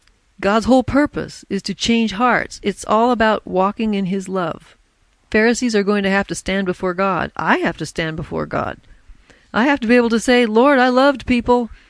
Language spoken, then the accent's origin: English; Oregon, United States; See, that just blows my mind because I was raised in Oregon.